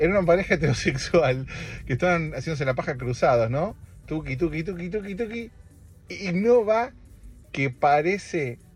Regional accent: Argentina; cuando era chiquito y estaba en Argentina y escuchaba Aspen 102, siempre soñaba con alguna vez decir esa de y ahora.

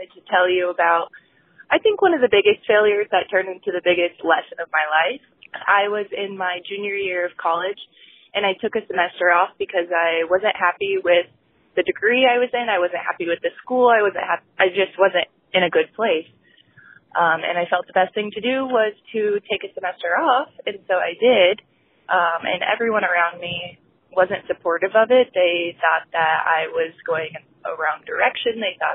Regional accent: Kansas City, Missouri, United States; I'm from Kansas City.

